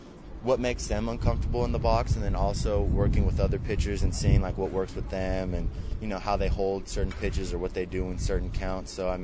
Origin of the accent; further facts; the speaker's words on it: California, United States; I'm from California, so it was different getting back there.